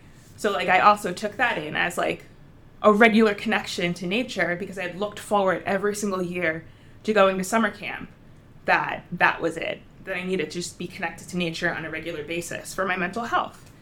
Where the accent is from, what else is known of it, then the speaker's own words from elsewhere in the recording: New Jersey, United States; So I'm originally from New Jersey, and I dropped out of college as an art major